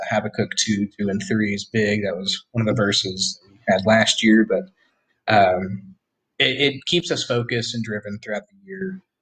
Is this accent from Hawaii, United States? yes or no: no; Texas, United States; also born or lived in Missouri; I was born in Missouri, moved to Texas at 3. I had never really seen the mountains.